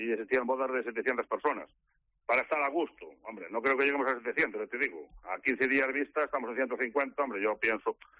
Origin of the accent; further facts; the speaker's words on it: Celanova, Galicia, Spain; Porque yo soy de Celanova